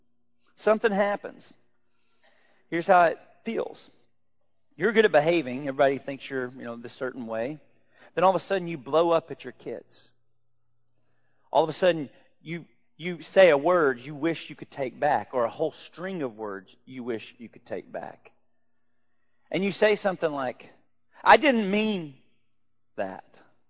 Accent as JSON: {"language": "English", "region": "Arkansas", "country": "United States", "said": "I'm from Arkansas. I'm used to not having my shoes on."}